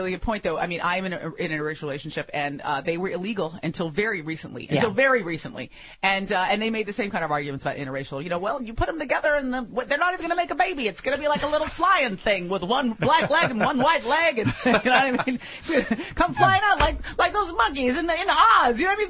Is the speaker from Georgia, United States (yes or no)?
no; San Francisco, California, United States; And I grew up in San Francisco. When you turn 18, you get 3 gay friends in a Prius.